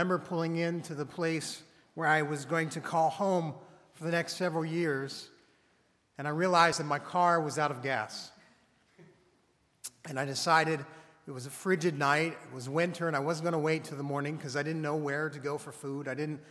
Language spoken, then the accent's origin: English; Pennsylvania, United States; I came from Western Pennsylvania with all of my dreams packed into a black Ford Taurus.